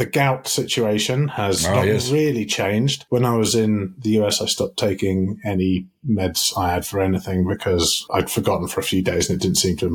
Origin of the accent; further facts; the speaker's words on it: United Kingdom; Yeah, because we're British.